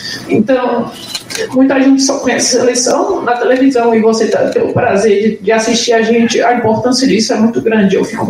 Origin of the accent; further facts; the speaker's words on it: Bahia, Brazil; eu tô tendo esse prazer, como baiana, de experimentar isso, né.